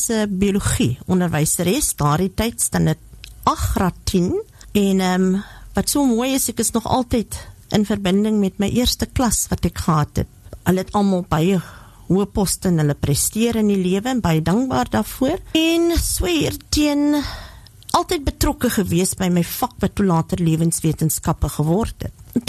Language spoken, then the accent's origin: Afrikaans; Paarl, Western Cape, South Africa; Gebore en getoe in die Parel, amper 60 jaar gelede